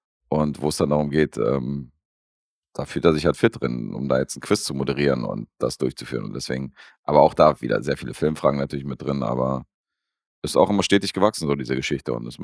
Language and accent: German; Vienna, Austria; ich komme aus Wien